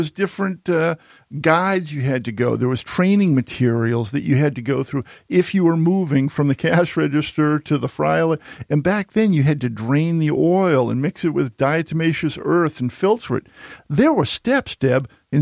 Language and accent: English; Needham, Massachusetts, United States; And I grew up in Needham, and Dedham is like 4 miles away.